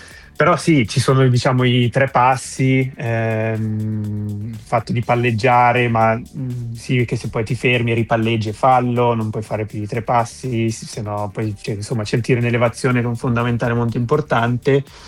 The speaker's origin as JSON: {"language": "Italian", "town": "Sirone", "region": "Lombardy", "country": "Italy", "tie": "born or raised there", "said": "il mio paese, Sirone, non aveva una squadra di calcio a 11, o meglio, si doveva andare in altri paesi a giocare perché non avevamo il campo"}